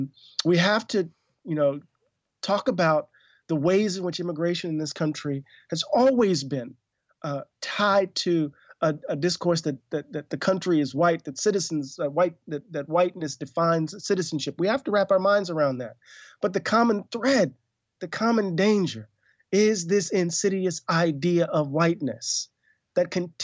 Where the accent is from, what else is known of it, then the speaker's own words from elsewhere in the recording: Mississippi, United States; I'm an African-American man. I grew up in Mississippi, which is the deep south in the United States.